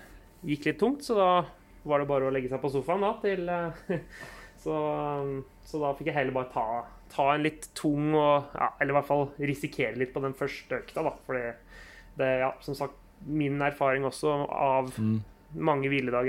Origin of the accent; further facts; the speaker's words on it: Norway; now in Sweden; jag är den enaste norske